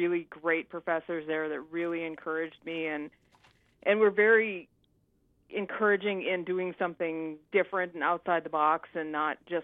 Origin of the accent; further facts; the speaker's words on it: Fosston, Minnesota, United States; I grew up in Fauston, Minnesota. It's about 45 minutes from here, a very small town.